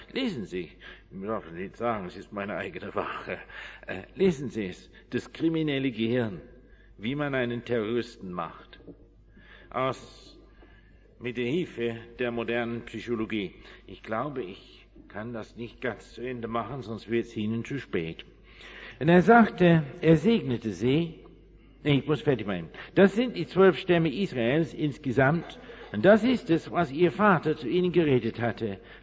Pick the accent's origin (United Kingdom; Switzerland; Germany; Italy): United Kingdom; England; born or raised there; German is a second language